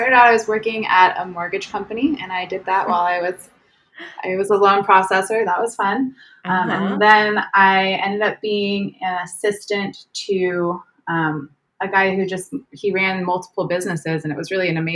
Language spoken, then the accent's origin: English; Oregon, United States; also born or lived in California; Yeah. So I grew up in Oregon. I was born in California and we ended up going back there when I was in my sophomore year of high school.